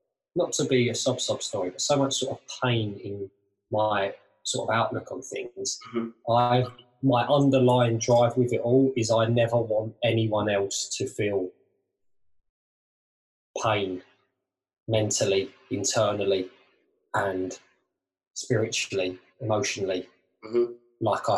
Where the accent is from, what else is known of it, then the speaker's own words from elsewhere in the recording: Romford, London, United Kingdom; Prior to that, I grew up in Essex, in Romford, near there, Harold Wood.